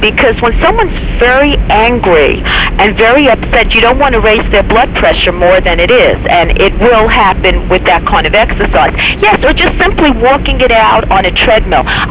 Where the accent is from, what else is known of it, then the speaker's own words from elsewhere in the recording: New York, United States; Well, I'm from New York, you know?